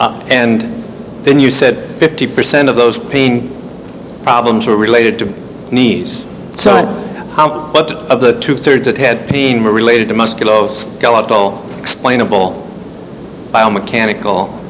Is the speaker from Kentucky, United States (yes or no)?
no; Minneapolis, Minnesota, United States; I'm from Minneapolis.